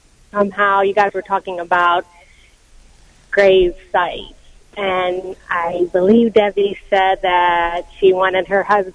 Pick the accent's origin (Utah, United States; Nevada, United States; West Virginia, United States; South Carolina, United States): West Virginia, United States; Bridgeport; I'm from actually from Bridgeport, West Virginia, so I drive to Parkersburg and back and forth every day